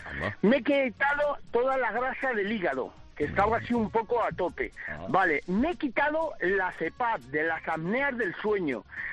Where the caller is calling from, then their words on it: Collado Villalba, Community of Madrid, Spain; de Collado Villalba.